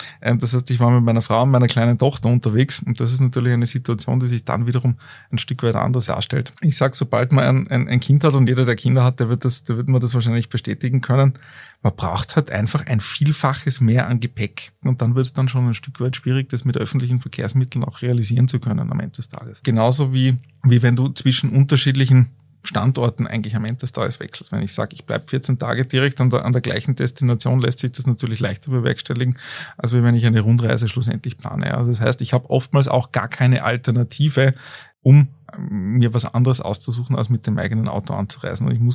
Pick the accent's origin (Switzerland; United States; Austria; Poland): Austria; Innsbruck, Tyrol; Also ich komme ursprünglich aus Innsbruck, habe aber auch Familie in Kitzbühel und Familie in Osttirol.